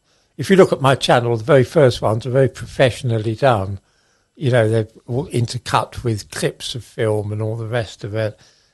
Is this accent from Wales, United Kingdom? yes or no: no; Ilford, London, United Kingdom; when I was growing up in Ilford, it was all grey, it's dull.